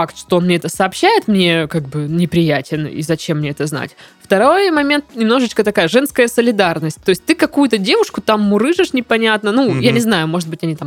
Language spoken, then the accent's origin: Russian; Samara, Samara Oblast, Russia; родом он, как и я, из Самары.